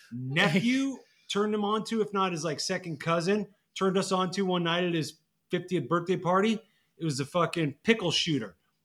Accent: Chino Hills, California, United States; I grew up in Chino Hills, and when I was in like eighth grade

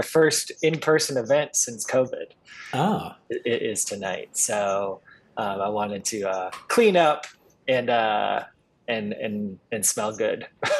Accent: Wisconsin, United States; And I'm from Wisconsin originally, so Wisconsin history.

